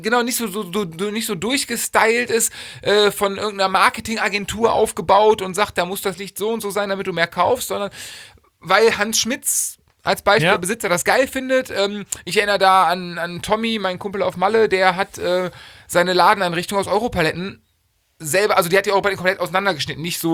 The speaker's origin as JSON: {"language": "German", "town": "Cologne", "region": "North Rhine-Westphalia", "country": "Germany", "tie": "born there", "said": "Ich bin gebürtiger Kölner"}